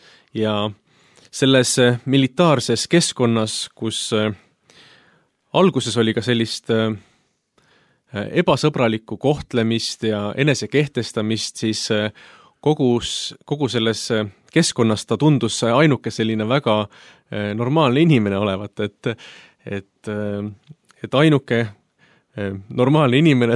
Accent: Paide, Järva County, Estonia; also born or lived in Paistu / Pärnu; Isa läks tööle Venemaale ja emaga kolisime Paistust Paidesse ja sealt hiljem juba Pärnusse, et olen elujooksul elanud mitmes erinevas Eesti paigas.

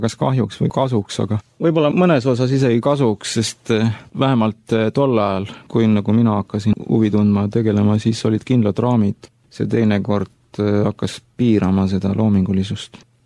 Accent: Antsla, Võru County, Estonia; born there; Sündisin ma Võrumaa pisikeses linnas nimega Antsla.

